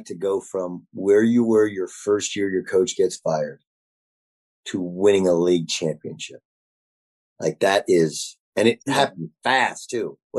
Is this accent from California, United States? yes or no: yes; California, United States; I grew up in Southern California